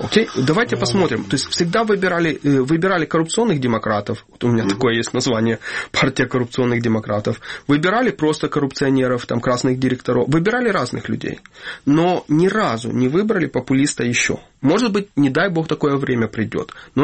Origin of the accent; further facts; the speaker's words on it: Ukraine; стал настоящим украинцем, с моей точки зрения. Да? Несмотря на то, что я разговариваю на русском языке.